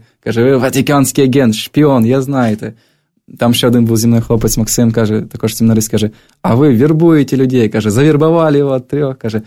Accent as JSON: {"language": "Ukrainian", "town": "Melitopol", "region": "Zaporizhzhia Oblast", "country": "Ukraine", "tie": "born or raised there", "said": "я є громадян, я є родом з Мелітополя, я маю прописку"}